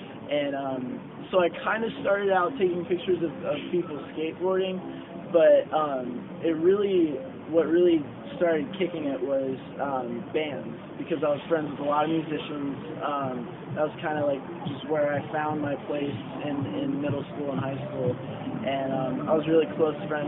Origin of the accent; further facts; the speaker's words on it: Orlando, Florida, United States; I'm from Orlando, Florida.